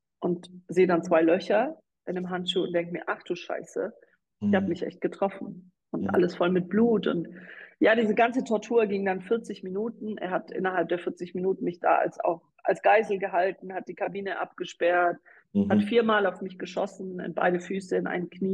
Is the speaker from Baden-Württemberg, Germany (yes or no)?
yes; Ulm, Baden-Württemberg, Germany; bin mittlerweile 38 Jahre alt, lebe wieder nach 6 Jahren in meiner Heimatstadt in Ulm im Süden in Deutschland.